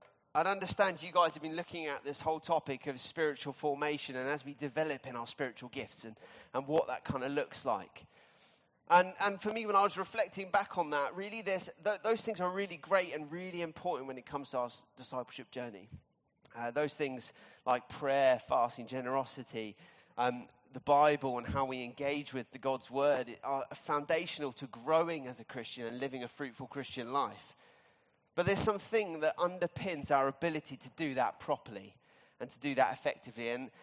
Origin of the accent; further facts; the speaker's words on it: Fareham, South East England, United Kingdom; But yes, I grew up in Fareham. It was my home church from about when I was about 8 years old.